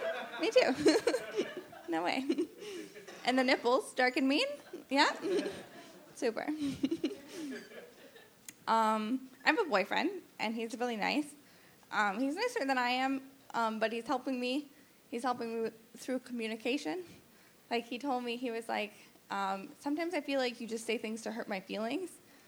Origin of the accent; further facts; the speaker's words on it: Vancouver, British Columbia, Canada; I'm from Vancouver. I'm visiting my mom, my white mom. my mom's also white.